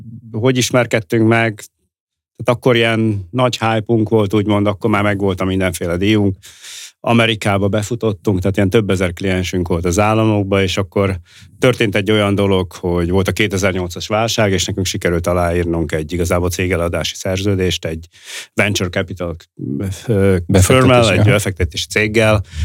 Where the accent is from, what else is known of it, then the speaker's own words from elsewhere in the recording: Southern Slovakia, Slovakia; és mivel igazából mi, mint felvidéki magyarok, ugye, akkor igazából az ember azért körülveszi magát, főleg magyarral